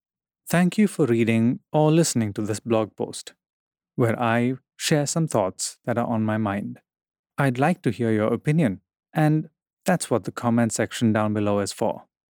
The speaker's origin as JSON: {"language": "English", "country": "India", "accent": "Indian", "said": "I'm merely exploring my own Indian accent. I'm attempting to explore and celebrate the diversity in my own heritage."}